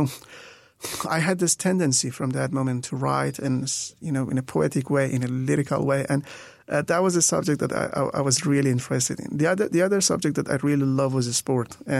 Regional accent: north, Iran; English is a second language; I was born, raised, and grew up in a very small town in north of Iran in a family of four.

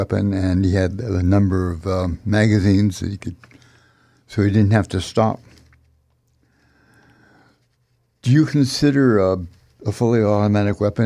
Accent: Sierra Nevada, United States; When I was a young person, I grew up in the United States in the Sierra Nevada mountains.

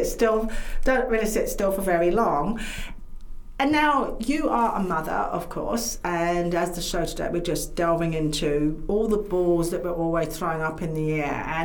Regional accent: United Kingdom; Being British, I know, don't jump up and down, but I couldn't stand the taste of tea.

